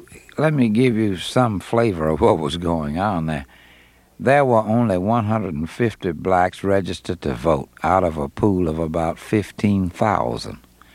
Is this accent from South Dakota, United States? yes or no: no; Selma, Alabama, United States; born there; I was born there in Selma.